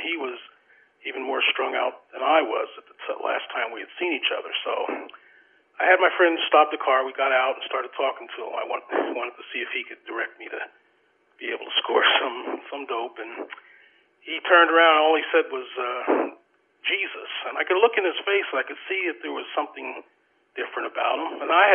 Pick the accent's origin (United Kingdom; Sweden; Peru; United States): United States; Pottsville, Pennsylvania; Well, I was born and raised in Pottsville, Pennsylvania. I don't know if you're familiar with Pottsville.